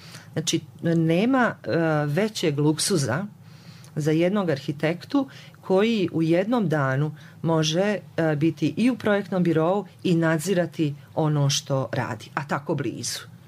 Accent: Herzegovina, Bosnia & Herzegovina; ja sam porijeklom južnih krajeva Bosne i Hercegovine, pa smo živjeli evo ovdje u ovim krajevima

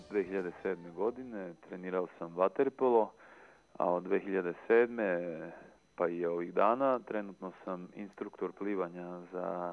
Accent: Serbia; kaži mi, kaže, odakle si? Pa ja rekao, šta da vam kažem, ako vam i kažem, nećete znati za moju zemlju, izuzetno je mala i možda nepoznata na ovim prostorima. I on je insistirao, kaže, kaži mi. Ja kažem, pa i Srbije

